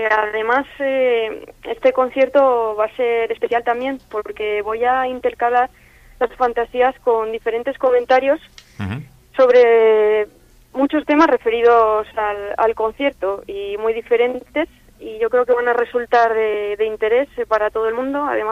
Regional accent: Laredo, Cantabria, Spain; es la primera vez que doy un recital en mi pueblo

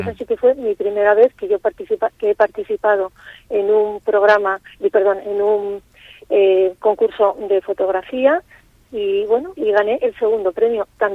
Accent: Laredo, Cantabria, Spain; a mi pueblo, a mi querida Villa de Laredo

